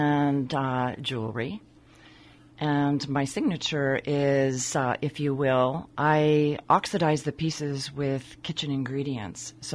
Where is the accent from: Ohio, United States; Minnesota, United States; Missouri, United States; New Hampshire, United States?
Minnesota, United States; moved away as an adult; also born or lived in Washington; now in California, United States; I was kind of swept away to Minnesota when I was 9, so I was really raised in Minnesota.